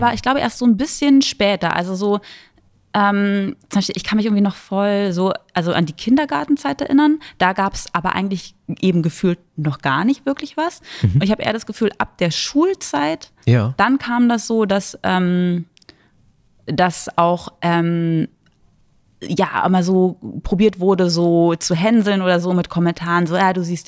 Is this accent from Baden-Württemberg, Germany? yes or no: no; Berlin, Germany; born there; Und ich bin aber in Ost-Berlin geboren, eigentlich mitten im Herzen Berlins, in der Charité.